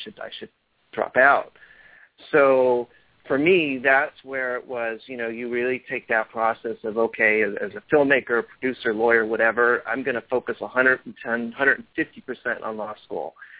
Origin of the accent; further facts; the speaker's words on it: Pennsylvania, United States; So I grew up in Pennsylvania, and at around seventh grade, I started drumming